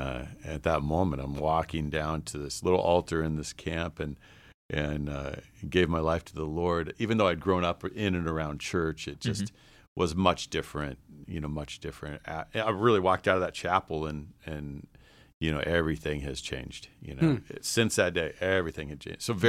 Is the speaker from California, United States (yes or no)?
yes; Atascadero, California, United States; So, grew up in this little town called Atascadero, California. It's on the central coast by San Luis Obispo.